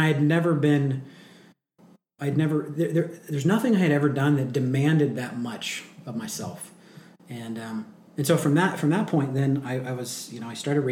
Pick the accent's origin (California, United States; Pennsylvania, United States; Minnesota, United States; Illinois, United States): California, United States; now in Sacramento, United States; I grew up in the Napa Valley. We moved to Loma Linda for a year.